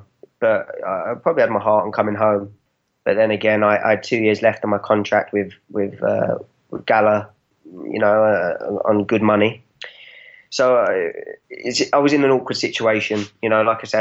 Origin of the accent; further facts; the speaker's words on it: Reading, South East England, United Kingdom; I grew up there, I grew up in Reading, and, you know, it's my home from home. So I obviously still have my family home near Reading as well.